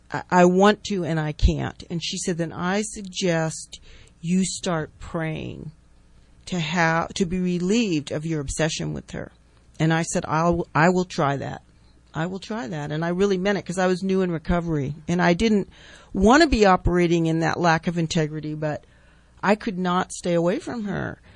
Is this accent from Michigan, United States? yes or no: no; California, United States; she was from Houston, I'm from Sonoma County, you know, there were a lot of differences.